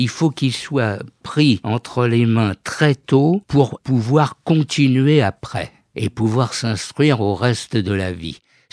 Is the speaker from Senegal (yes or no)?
no; Paris, Île-de-France, France; Bon, moi je suis né à Paris, mais bon, voilà.